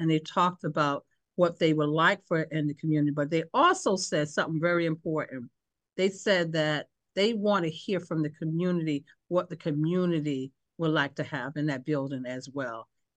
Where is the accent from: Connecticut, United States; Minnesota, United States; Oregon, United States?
Connecticut, United States; New Haven; I mean, I grew up in New Hallville, you know, that's all I know is New Hallville.